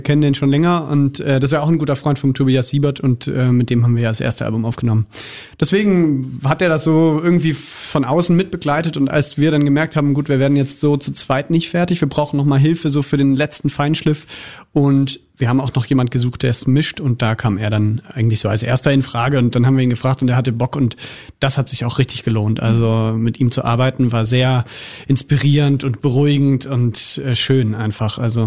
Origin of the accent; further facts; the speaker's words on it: Baden-Württemberg, Germany; Ich komme aus Baden-Württemberg.